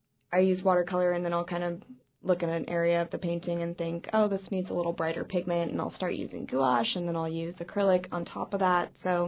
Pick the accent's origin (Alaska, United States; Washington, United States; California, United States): Alaska, United States; Eagle River; Well, I grew up in Eagle River.